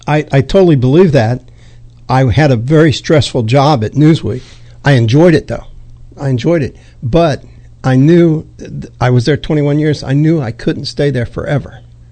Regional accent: Ohio, United States; now in New York, United States; And I grew up very poor in Ohio, came to New York

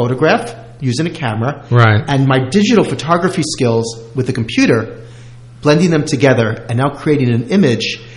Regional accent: New York City, New York, United States; a kid growing up in New York City.

